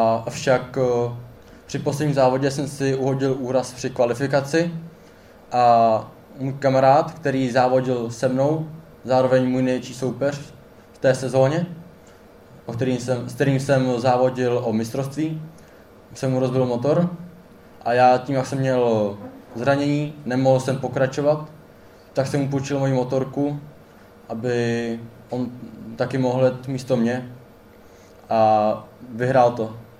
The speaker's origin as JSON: {"language": "Czech", "town": "Kuřim", "region": "South Moravian Region", "country": "Czechia", "tie": "born or raised there", "said": "od mého rodného města Kuřimi"}